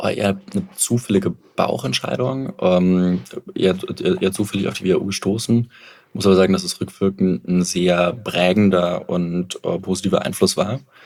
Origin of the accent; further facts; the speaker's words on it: Dresden, Saxony, Germany; ich komme aus Dresden